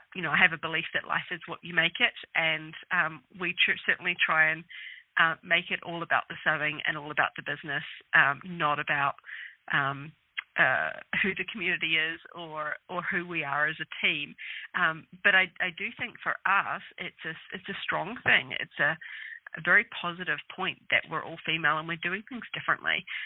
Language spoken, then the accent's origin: English; New Zealand; now in United Kingdom; Myself and my co-founder, Janine Manning, who's an angel investor herself, we're both Kiwis, so we're both originally from New Zealand and we're living in the UK